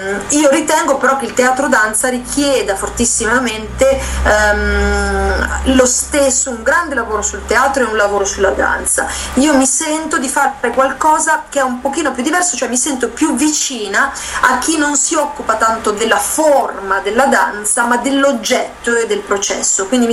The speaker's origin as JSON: {"language": "Italian", "region": "Liguria", "country": "Italy", "said": "vivevamo a Bologna. Insomma, siamo capitati a Bologna, insomma, per vari motivi, perché Alessandro era emiliano, io sono ligure"}